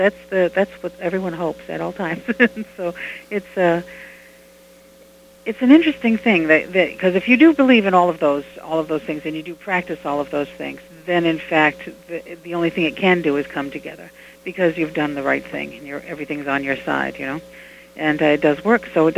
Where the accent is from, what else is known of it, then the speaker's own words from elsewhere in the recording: Martha's Vineyard, Massachusetts, United States; But I grew up on Martha's Vineyard, and so I do a lot of stories that come from here